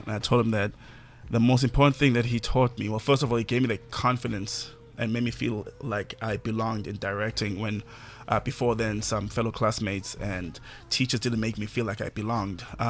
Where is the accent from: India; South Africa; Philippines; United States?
South Africa; first language Zulu; English is a second language; But to me personally, I'm very happy about being a South African and being a Zulu speaker.